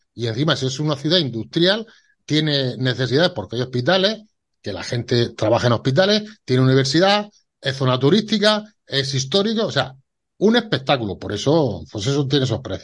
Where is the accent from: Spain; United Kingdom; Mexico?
Spain; Region of Murcia; Ojo, yo soy murciano, pero los quiero a todos por igual.